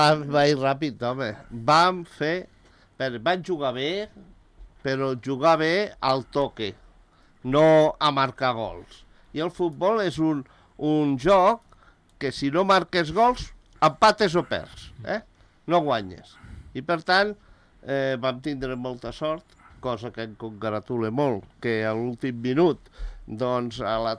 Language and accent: Catalan; Andorra; Mira, estem contents com a andorrans